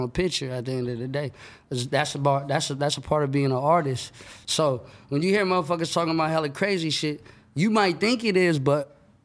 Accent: Sacramento, California, United States; Sacramento, California. Oak Park, so.

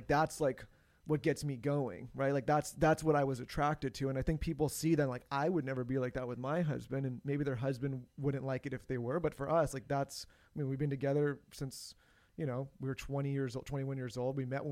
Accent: San Diego, California, United States; Like, obviously, we were born and raised in San Diego

